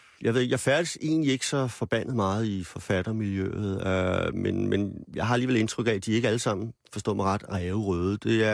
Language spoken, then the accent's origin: Danish; Copenhagen, Capital Region, Denmark; Jamen, jeg er jo københavner